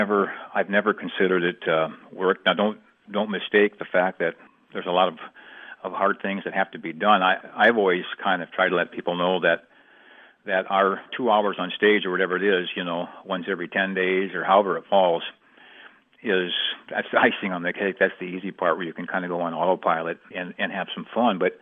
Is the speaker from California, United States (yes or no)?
no; Minnesota, United States; I grew up in Southwest Minnesota, remember. So I'm probably one of the few native kids that knows how to play a bunch of polkas, you know.